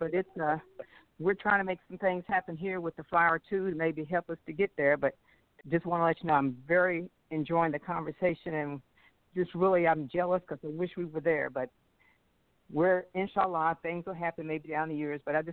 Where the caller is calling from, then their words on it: Louisville, Kentucky, United States; from Louisville.